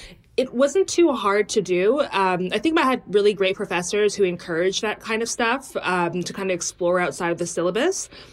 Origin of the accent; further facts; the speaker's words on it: Toronto, Ontario, Canada; now in London, United Kingdom; especially because I come from a very multicultural city. I'm from Toronto.